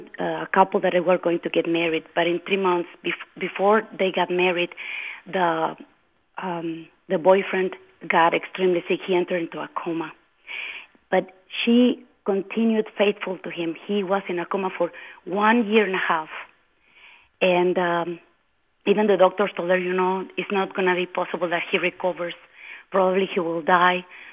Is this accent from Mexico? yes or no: yes; Mexico; English is a second language; I'm sorry because I am from Mexico, so I'm trying to translate here.